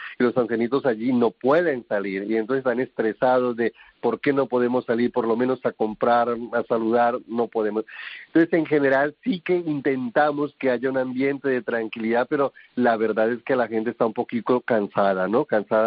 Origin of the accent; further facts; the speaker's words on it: Colombia; also born or lived in Kenya; Yo soy de origen colombiano y vengo de contextos, pues de lugares también un poco así apartados y difíciles, pero luego también estuve 7 años en Kenia